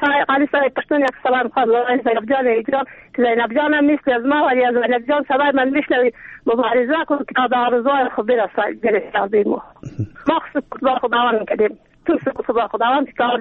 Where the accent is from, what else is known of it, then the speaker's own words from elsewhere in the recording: Afghanistan; ما زن افغانیم